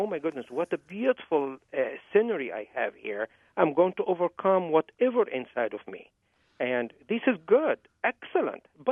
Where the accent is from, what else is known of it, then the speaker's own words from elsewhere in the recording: Egypt; now in United States; I was born and raised in Egypt. I came here, and it was a shocking experience for me to be in Wisconsin for the first couple of winters.